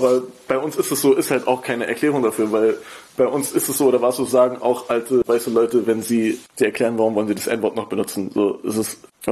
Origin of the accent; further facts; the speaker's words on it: Berlin, Germany; ich komme aus Kreuzberg und da war halt früher ein bisschen, es war nicht wie heutzutage es ist, sondern es war auch ein sozial schwacher Bezirk